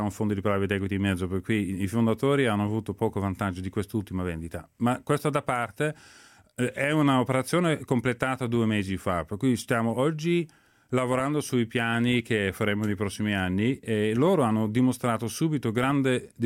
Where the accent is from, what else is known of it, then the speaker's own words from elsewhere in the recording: Netherlands; Italian is a second language; now in Italy; Io sono olandese, sono venuto in Italia perché qui si può ancora lavorare nella manifatturiera